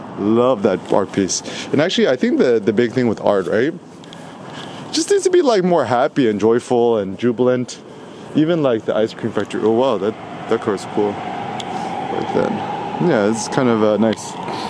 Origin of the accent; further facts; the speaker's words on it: California, United States; I'm from the Bay Area, I took out my 510 air code